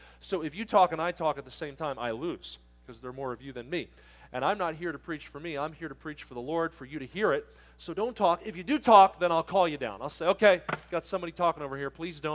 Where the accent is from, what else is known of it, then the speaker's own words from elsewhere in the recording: New Jersey, United States; I grew up in New Jersey, and I lived in the southern part of the state of New Jersey near Philadelphia.